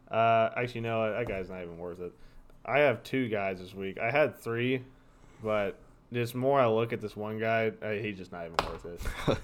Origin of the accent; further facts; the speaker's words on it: Knoxville, Tennessee, United States; I know we're from Knoxville, and we do this filming here in Knoxville together.